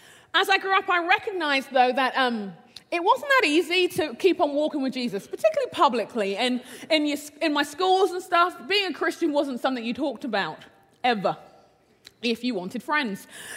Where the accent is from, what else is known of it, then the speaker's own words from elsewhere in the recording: London, United Kingdom; I was born in London, grew up in London, England. My parents are from Nigeria. We're a Nigerian family. And my maternal grandfather was a Muslim leader.